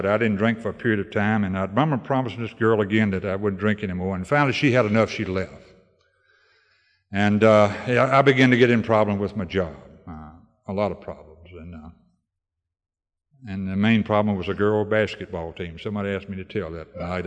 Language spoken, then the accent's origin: English; North Carolina, United States; in my home state of North Carolina, you just keep moving east.